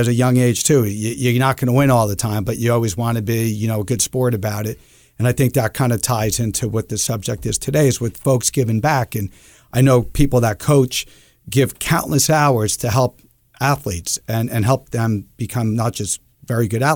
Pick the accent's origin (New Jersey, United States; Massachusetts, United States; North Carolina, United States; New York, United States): New Jersey, United States; Springfield; You know, I was blessed as a young kid. I grew up in Springfield, New Jersey, and I had great coaches.